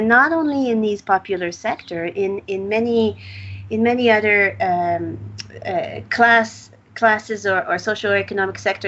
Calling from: Mexico City, Mexico; So I'm speaking here from Mexico City

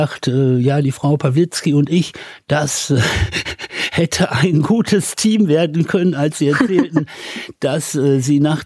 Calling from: Düsseldorf, North Rhine-Westphalia, Germany; die ich als Düsseldorfer von Ihnen bekomme

